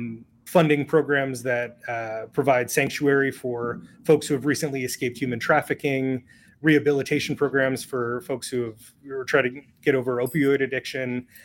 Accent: Fargo, North Dakota, United States; also born or lived in Sioux City, Iowa; So I was born in Sioux City, Iowa, which is like a little slaughterhouse town. But I moved up to Fargo when my dad was hired to redevelop the downtown in Fargo.

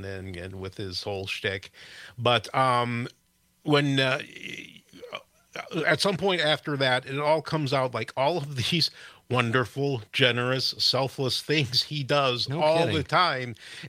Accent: Gays Mills, Wisconsin, United States; But he's from Viroqua. I'm from Gays Mills.

